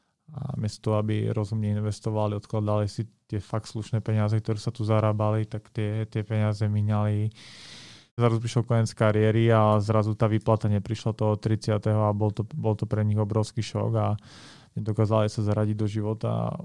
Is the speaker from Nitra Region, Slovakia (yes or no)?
no; Spišská Nová Ves, Košice Region, Slovakia; Ja pochádzam zo Spiskej, môj rodný klub je Spiska Nová Ves